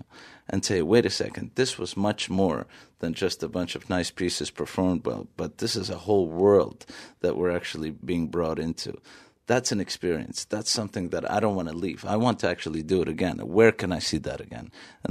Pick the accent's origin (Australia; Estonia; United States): Estonia; Tallinn, Harju County; I'm from Tallinn, you know.